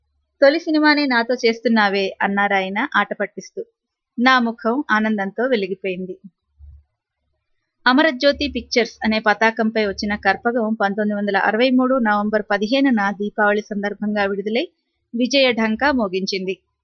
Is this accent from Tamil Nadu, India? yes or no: yes; Tamil Nadu, India; మా నాన్నకు ఏ ఊర్లో ఉద్యోగం అయితే ఆ ఊరు వెళ్లేవాళ్ళం. అందువల్ల తమిళనాడులో చాలా ఊళ్ళు మారాం.